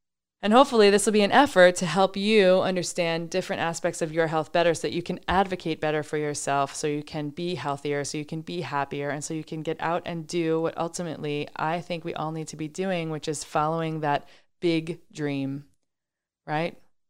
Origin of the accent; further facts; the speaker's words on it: New York, United States; I grew up on Long Island.